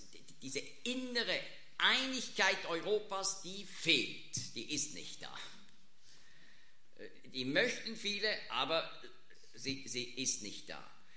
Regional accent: Switzerland; Also wir als Schweizer reiben uns manchmal, was?

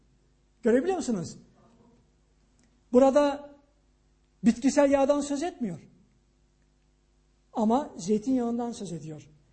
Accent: Aegean Region, Turkey; Biz zeytinyağıyla büyüdük. Ben Ege'liyim. Yani bizim başka bir yağımız yoktu.

